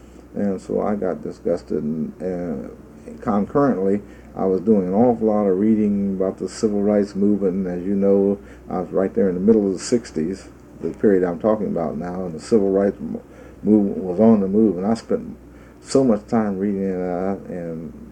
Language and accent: English; Columbus, Ohio, United States; also born or lived in Cincinnati; I was born in Cincinnati, Ohio, 53, almost 54 years ago now. And very early in my life, 4 months old, I think, my parents moved to Columbus, Ohio